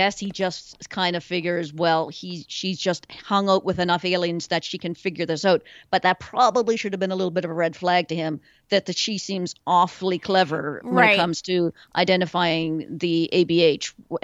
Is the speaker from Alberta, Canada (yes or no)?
yes; Edmonton, Alberta, Canada; Edmonton happens to be the name of my hometown.